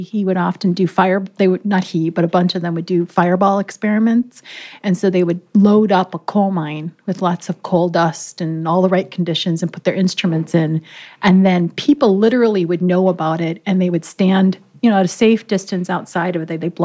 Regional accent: Indiana, United States; Yeah. I grew up in Indiana.

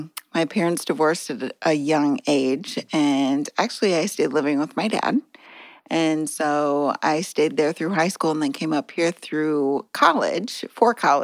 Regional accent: Thor, Iowa, United States; So born and raised North Central Iowa on a farm called Thor. Small town population, it's probably up to two, maybe past 200 today.

